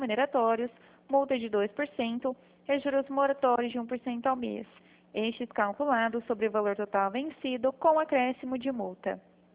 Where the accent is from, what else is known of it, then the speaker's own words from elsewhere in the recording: Presidente Prudente, São Paulo, Brazil; eu sou de Presidente Prudente.